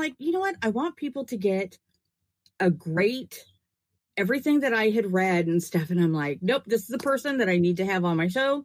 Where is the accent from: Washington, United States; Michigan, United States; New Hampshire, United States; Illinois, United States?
Washington, United States; Yeah, I grew up in Western Washington. and just drove towards Sunshine.